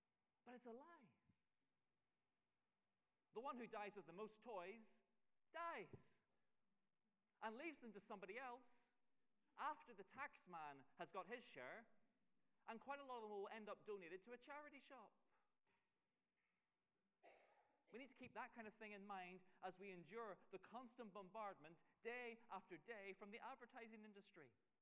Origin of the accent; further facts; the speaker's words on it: Belfast, Northern Ireland, United Kingdom; I come from Belfast, and my hometown, maybe recently you've seen that we have an ability to start fires, usually in inappropriate places.